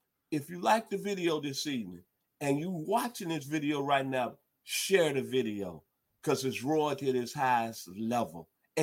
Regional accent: Tennessee, United States; He's from East Tennessee. I'm from West Tennessee, but we have one goal in place. We are Tennessee football fans.

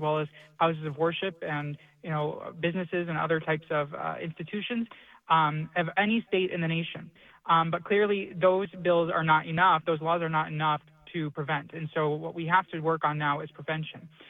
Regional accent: West Bloomfield, Michigan, United States; This is my congregation. This is my hometown.

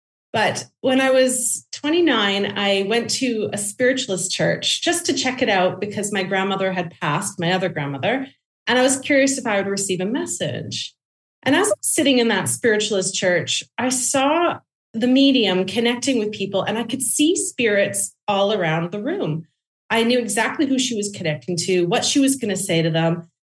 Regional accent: Canada; And he's British and I'm Canadian.

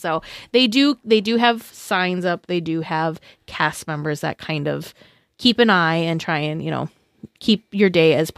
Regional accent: Midwest, United States; We're coming from the Midwest.

